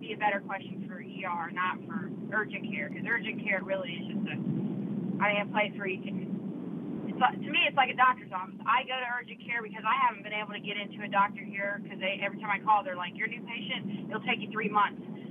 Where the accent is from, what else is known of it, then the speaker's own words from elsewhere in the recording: Kentucky, United States; Here in New York, I'm from Kentucky, we're in Kentucky, you can get in, now you can't.